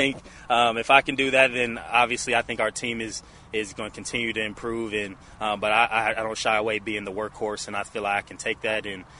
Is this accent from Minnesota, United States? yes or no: no; Indianapolis, Indiana, United States; seeing something outside of just Ashburn or my hometown, Indianapolis, going to travel.